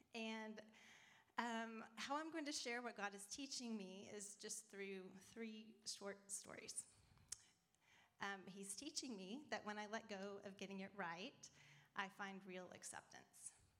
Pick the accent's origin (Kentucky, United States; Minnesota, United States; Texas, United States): Texas, United States; Lubbock; I grew up in Lubbock, Texas, and my family was dysfunctional, and we had an alcoholic father.